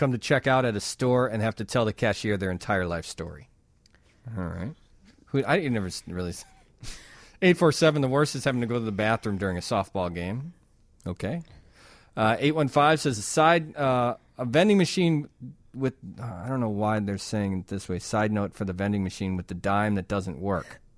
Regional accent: Chicago, Illinois, United States; I can't take this as a Chicagoan.

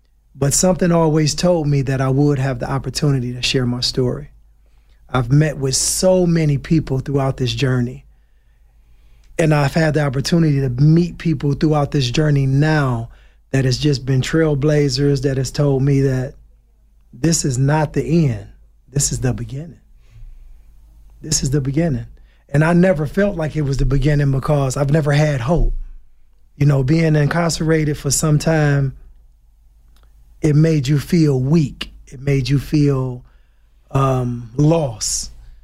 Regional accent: Michigan, United States; I am from Michigan

